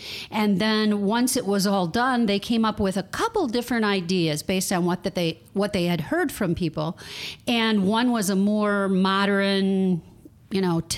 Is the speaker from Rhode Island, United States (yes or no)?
no; Cadillac, Michigan, United States; And so I grew up in Cadillac, and I have never seen transformation like we've created here.